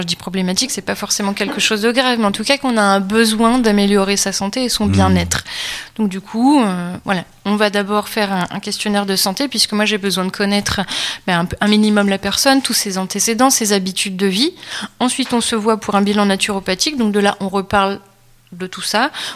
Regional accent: France; On est français, et du coup, c'est le petit déjeuner sucré.

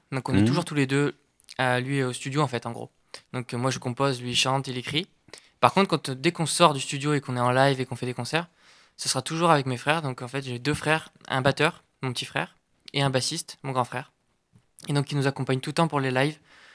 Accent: Carpentras, Provence-Alpes-Côte d'Azur, France; Alors, on est tous les deux carpentraciens, on vient de Carpentras.

